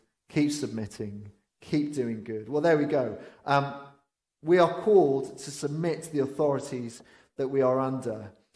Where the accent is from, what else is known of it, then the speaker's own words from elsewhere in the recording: Wales, United Kingdom; I remember growing up in Wales, we were taught Welsh.